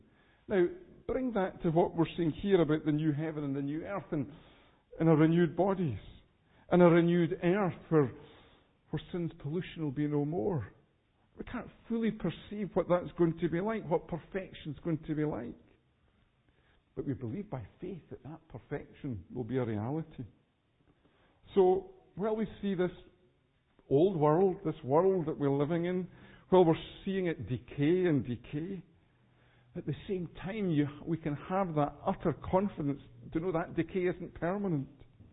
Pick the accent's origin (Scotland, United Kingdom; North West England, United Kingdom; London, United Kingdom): Scotland, United Kingdom; Edinburgh; certainly when I was growing up in Edinburgh